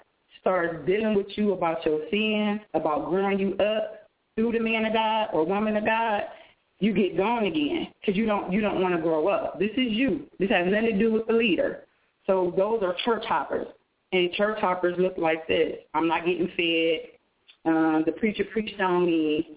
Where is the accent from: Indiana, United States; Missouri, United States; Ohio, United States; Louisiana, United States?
Ohio, United States; The Cleveland Browns, of course. I'm from Ohio. Yay, go Browns.